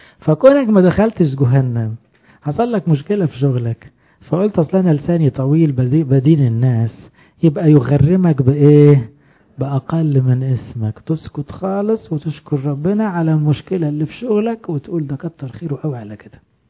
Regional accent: Egypt; احنا عادتنا كمصريين مثلا تشرب حاجة وترمي الكوباية في الشارع

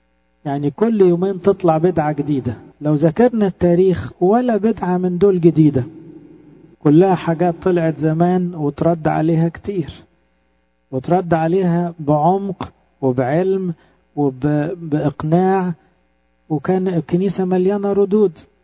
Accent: Egypt; طبعا ده بيدينا احنا امتياز كمصريين

